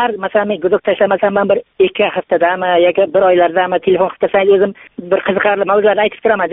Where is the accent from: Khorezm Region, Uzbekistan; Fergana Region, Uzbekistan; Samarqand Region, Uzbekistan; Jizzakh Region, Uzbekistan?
Jizzakh Region, Uzbekistan; Bakhmal; Biz Baxmaldan aka